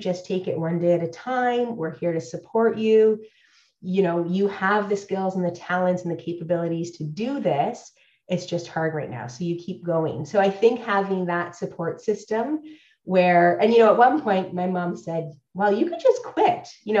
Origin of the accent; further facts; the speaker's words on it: Hamilton, Ontario, Canada; So I was born and raised in Hamilton, and I couldn't wait to get out of Hamilton.